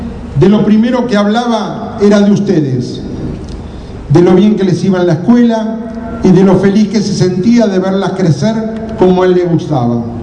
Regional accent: Argentina; Como familiares de víctimas, pero sobre todo como argentinos de bien, sentimos mucho dolor y mucha vergüenza.

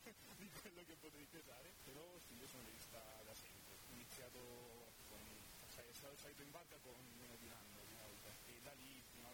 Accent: Valencian Community, Spain; Italian is a second language; moved away as an adult; now in Italy; E io sono spagnolo, sono venuto qua a fare l'università

